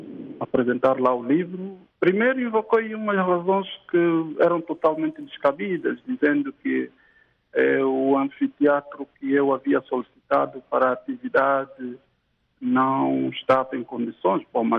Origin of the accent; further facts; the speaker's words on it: Angola; como africano, como angolano